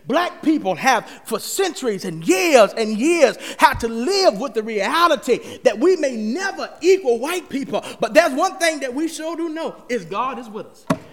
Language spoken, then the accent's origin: English; Gastonia, North Carolina, United States; In my hometown, Gastonia, North Carolina, my father called me and my aunt called me.